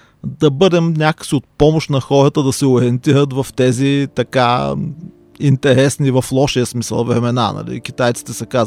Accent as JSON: {"language": "Bulgarian", "town": "Dimitrovgrad", "region": "Haskovo Province", "country": "Bulgaria", "tie": "born there", "lives_now": "Sofia, Bulgaria", "said": "Аз живея от 94-та година в София. Гордея се, че съм роден в Димитровград."}